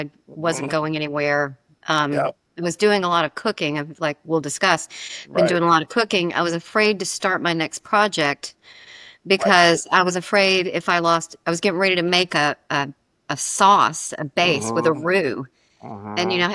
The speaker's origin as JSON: {"language": "English", "region": "Alabama", "country": "United States", "said": "It's my favorite, and maybe because I'm from Alabama, but anything vinegar, you know, it's..."}